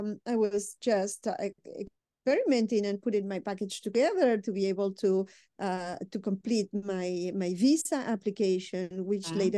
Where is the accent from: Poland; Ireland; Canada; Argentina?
Argentina; Buenos Aires; now in Miami, United States; I come from Buenos Aires. Buenos Aires is a very cultural city